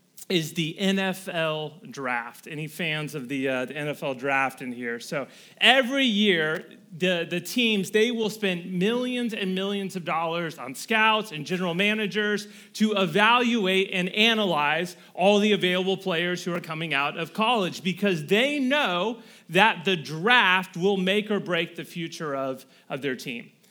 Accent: Tampa, Florida, United States; Growing up in Tampa, Florida, I never met a single one of those fans.

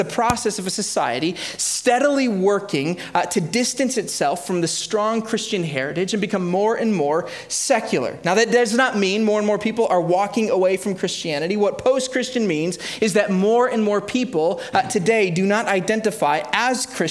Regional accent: Chicago, Illinois, United States; For those of you who don't know, born and raised in Chicago, I got to visit one of these churches there.

